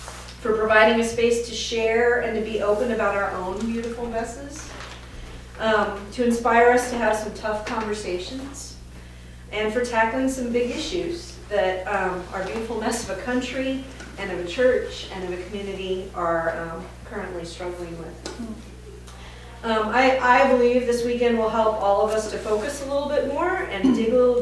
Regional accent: Texas, United States; I don't want to say all y'all because I'm from Texas

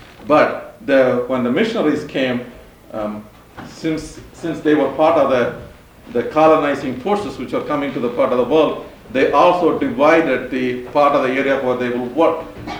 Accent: India; I was born and raised in India. I grew up as a Lutheran, thanks to the Danish mission work in my part of the world.

